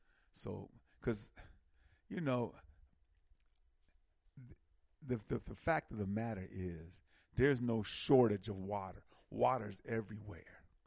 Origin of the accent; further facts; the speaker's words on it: Milwaukee, Wisconsin, United States; I'm from Milwaukee, and I remember the water in Milwaukee was, because Lake Michigan, so forth, was very good.